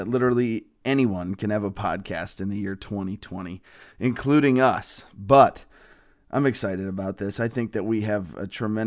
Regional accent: Minnesota, United States; I am from Minnesota, but I am a diehard Wisconsin Badger fan.

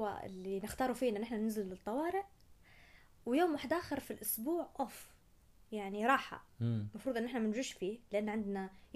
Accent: Benghazi, Libya; ان نحن عندنا في بنغازي

